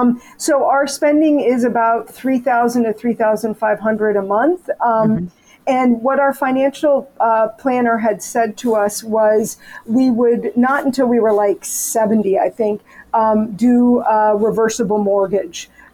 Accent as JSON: {"language": "English", "country": "United States", "lives_now": "Canada", "said": "She's a Canadian, I'm an American."}